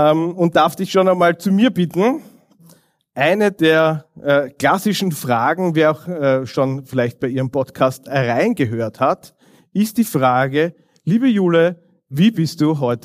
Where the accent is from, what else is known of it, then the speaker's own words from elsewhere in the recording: Vienna, Austria; born there; für mich als gebürtigen Wiener